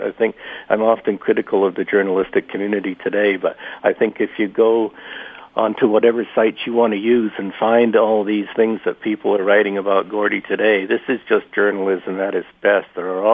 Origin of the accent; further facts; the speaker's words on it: Windsor, Ontario, Canada; I grew up in Windsor, Ontario, and I lived closer to Tiger Stadium than most of Detroit. Sure. Windsor is essentially a suburb of Detroit.